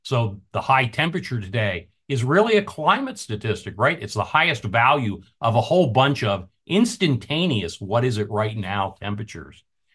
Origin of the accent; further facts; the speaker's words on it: Pennsylvania, United States; I grew up in Southeast Pennsylvania, being the Pennsylvania Dutch boy that I am.